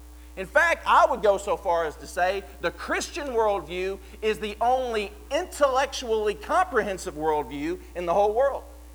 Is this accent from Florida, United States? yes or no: no; Kentucky, United States; I grew up in Kentucky, and I grew up in the suburbs. I'm not much of a country boy, even though I have an accent.